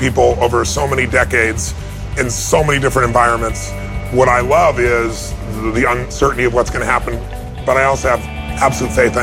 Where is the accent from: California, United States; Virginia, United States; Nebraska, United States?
California, United States; Azusa